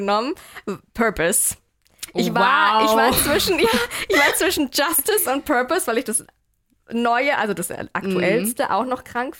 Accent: Nuremberg, Bavaria, Germany; weil ich bin ja auch voll im Dorf aufgewachsen, aber in Nürnberg.

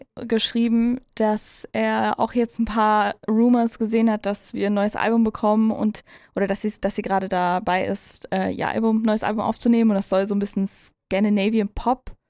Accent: Hamburg, Germany; wir kommen ja aus Hamburg

